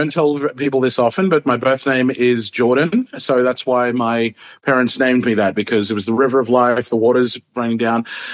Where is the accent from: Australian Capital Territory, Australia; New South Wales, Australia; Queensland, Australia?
Australian Capital Territory, Australia; Canberra; also born or lived in Fiji; Canberra, very, very fun, but very structured as well.